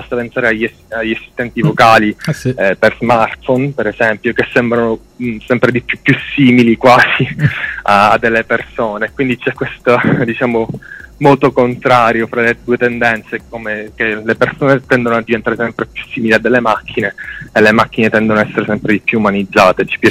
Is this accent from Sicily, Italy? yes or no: yes; Palermo, Sicily, Italy; now in Bologna, Italy; siamo stanziati a Bologna, anche se io in realtà sono originario di Palermo.